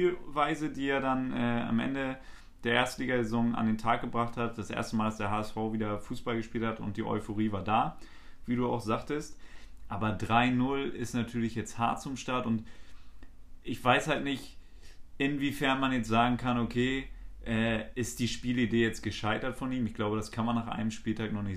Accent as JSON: {"language": "German", "region": "Hamburg", "country": "Germany", "said": "Wir als Hamburger beobachten das Ganze natürlich."}